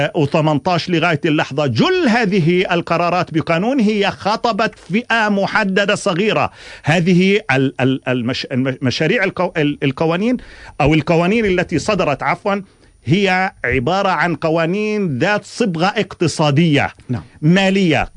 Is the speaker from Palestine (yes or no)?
yes; Palestine; أولا إحنا كفلسطينيين ضممنا إلى عديد من الاتفاقيات الدولية